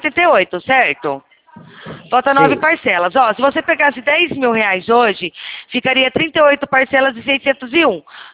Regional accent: Rio Claro, São Paulo, Brazil; Eu sou de Rio Claro, São Paulo

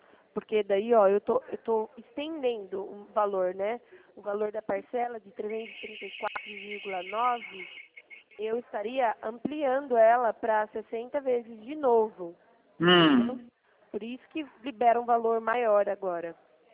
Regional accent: Piracicaba, São Paulo, Brazil; eu sou daqui de Piracicaba.

